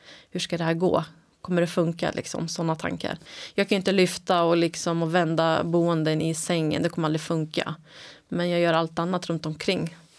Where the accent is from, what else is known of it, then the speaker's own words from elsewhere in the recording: Katrineholm, Södermanland, Sweden; Jag kommer från Katrineholm och jag har bilat ner här med mamma som stöd.